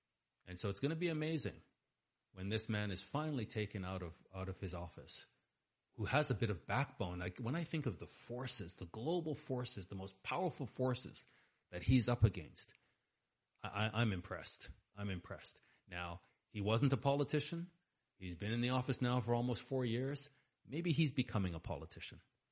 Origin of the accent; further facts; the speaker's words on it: Canada; I'm Canadian. I'm British Canadian.